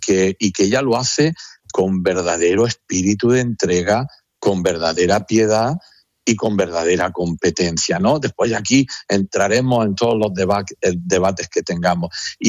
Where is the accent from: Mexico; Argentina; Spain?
Spain; Andalusia; cuando yo era niño en mi pueblo, que tiene muchas aldeas también en Andalucía